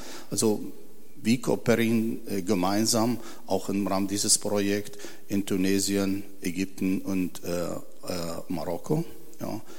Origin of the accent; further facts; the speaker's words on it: Syria; German is a second language; now in Rostock, Germany; ich stamme aus Syrien, aber ich lebe schon mehr als 30 Jahre hier in Rostock.